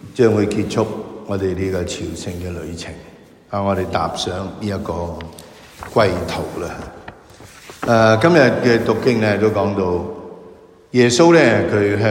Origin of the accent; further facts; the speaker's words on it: Hong Kong; 我哋由香港嚟咗日本